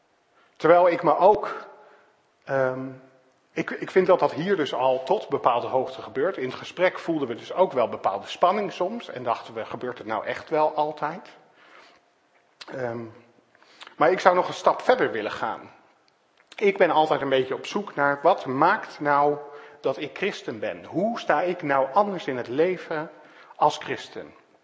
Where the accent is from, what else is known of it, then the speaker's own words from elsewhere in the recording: Netherlands; Ik ben een Nederlander, ik ben daar misschien wel te nuchter voor.